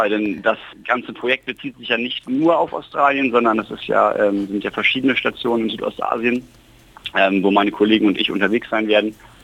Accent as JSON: {"language": "German", "region": "Hamburg", "country": "Germany", "said": "ich komme ja aus Hamburg"}